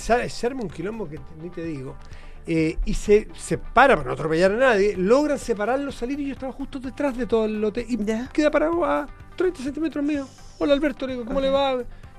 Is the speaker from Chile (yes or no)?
yes; Chile; accent: Chilean; Se me olvidaría el acento chileno en 2 segundos.